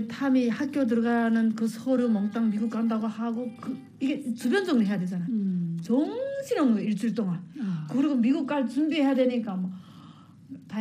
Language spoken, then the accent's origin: Korean; North Korea; also born or lived in China; 저는 북한에서 뭐 했고 어떻게 북한 탈북했고 그다음에 중국에서 어떻게 살았고